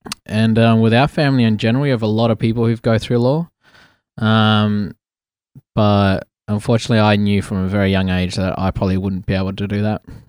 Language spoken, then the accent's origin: English; Port Hedland, Western Australia, Australia; also born or lived in Meekatharra; I am Yamiji Nyunga from Western Australia. I grew up mostly in Meekatharra and Port Hedland in WA, and I am 28.